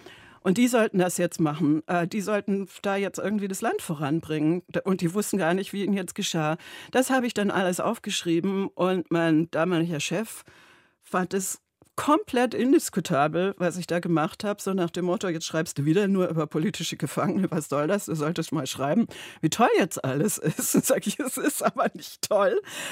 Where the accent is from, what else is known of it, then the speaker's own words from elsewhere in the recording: Stuttgart, Baden-Württemberg, Germany; born there; Aber die 60er und 70er Jahre waren jetzt nicht gerade von unglaublichem Fortschrittswillen geprägt, besonders nicht in Stuttgart